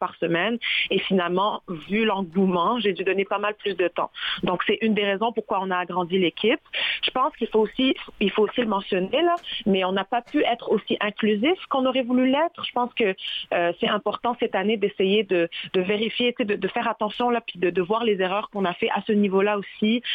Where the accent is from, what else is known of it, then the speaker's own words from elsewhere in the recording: Trois-Rivières, Quebec, Canada; now in Montreal, Canada; moi, je suis montréalaise, tu sais, je suis québécoise, j'ai grandi à Trois-Rivières, je suis marocaine, je suis pas pratiquante, donc je suis pas musulmane, je suis de culture musulmane